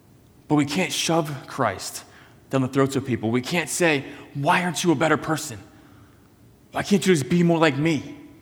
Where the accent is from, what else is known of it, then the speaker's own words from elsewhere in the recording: Virginia, United States; I grew up driving in Northern Virginia. It's a very chaotic driving experience.